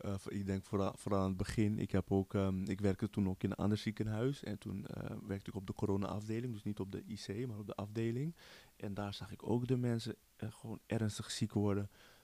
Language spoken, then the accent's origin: Dutch; Suriname; born there; ik ben geboren in Suriname.